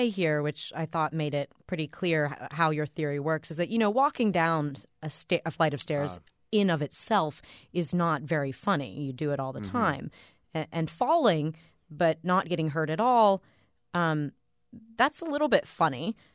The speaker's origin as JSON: {"language": "English", "region": "California", "country": "United States", "said": "I'm from California originally, so I'm still trying to get a hang of the whole Texas humor myself."}